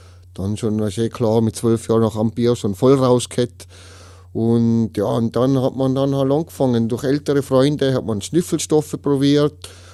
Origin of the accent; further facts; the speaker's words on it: Tyrol, Austria; ich komme aus Tirol, 36 Jahre alt.